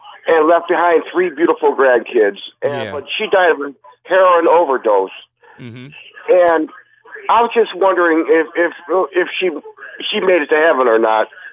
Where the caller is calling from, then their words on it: Cleveland, Ohio, United States; I'm calling from Cleveland, Ohio.